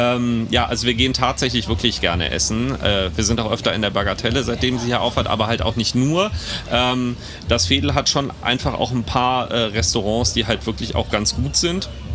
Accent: Neuss, North Rhine-Westphalia, Germany; born there; now in Cologne, Germany; Ich komme gebürtig aus Neuss und bin halt zum Studieren hier hingekommen.

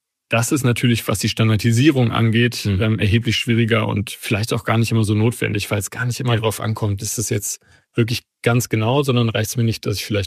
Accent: Eifel, Germany; ich komme aus der Eifel

